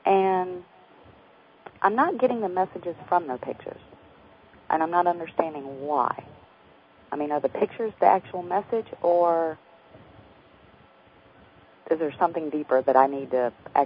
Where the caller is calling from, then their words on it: South Carolina, United States; from South Carolina.